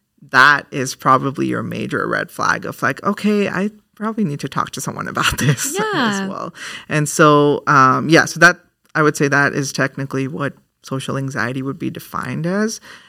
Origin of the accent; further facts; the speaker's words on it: India; which is very prominent in my culture being an Indian person as well, or a South Asian person as well